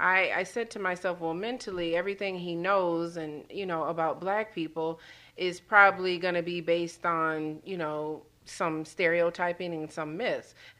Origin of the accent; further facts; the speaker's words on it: Minneapolis, Minnesota, United States; now in St. Cloud, United States; I grew up in the Twin Cities, which isn't the most diverse place in the world, but where I lived, it was. Right in the inner city, South Minneapolis.